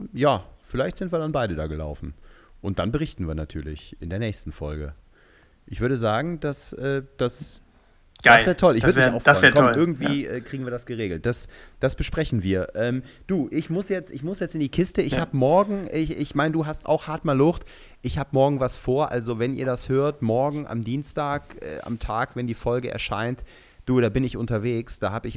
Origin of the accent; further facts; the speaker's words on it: Cologne, North Rhine-Westphalia, Germany; natürlich hier als Kölsche Jung